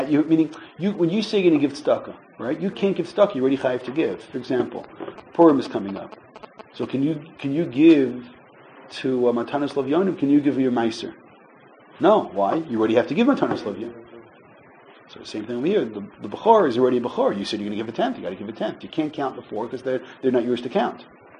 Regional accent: Brooklyn, New York, United States; Certainly growing up in Brooklyn, that was the way that it went.

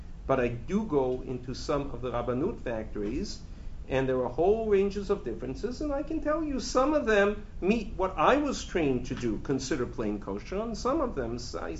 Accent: Boston, Massachusetts, United States; And I grew up in Boston

